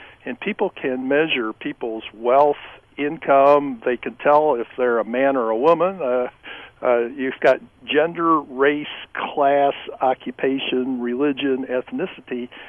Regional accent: Midwest, United States; And since I'm a Midwesterner myself

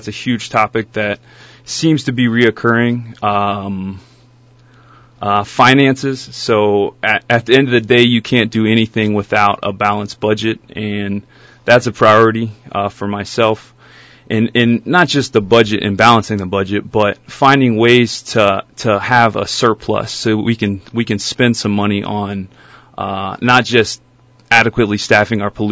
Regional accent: Dayton, Ohio, United States; also born or lived in Kentucky / Arizona; now in Bethel, United States; I was born and raised in Dayton, Ohio. From there, I moved to Kentucky. I did my undergraduate studies in Kentucky. Moved to Phoenix, Arizona for graduate school.

